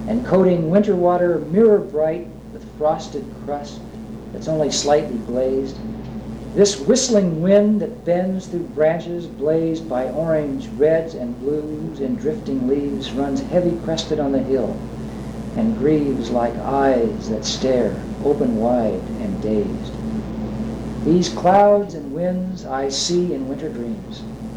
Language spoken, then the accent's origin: English; Greenville, Illinois, United States; I was always impressed by Seward, Nebraska, and my hometown of Greenville, Illinois, Southern Illinois.